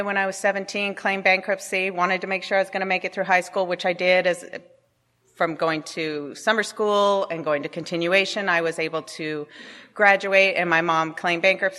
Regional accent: La Crescenta, California, United States; Diana and I grew up together in La Crescenta, where I live again now, and her parents still live there.

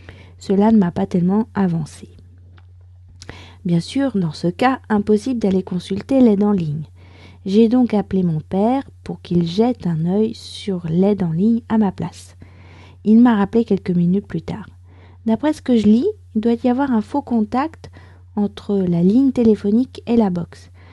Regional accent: France; je suis française, j'habite près de Paris et je vous raconte au travers de ce podcast un petit bout de ma journée

